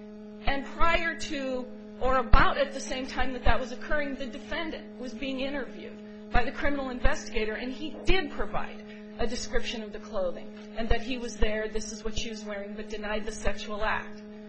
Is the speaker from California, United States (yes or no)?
no; Great Falls, Montana, United States; I'm from Great Falls, Montana.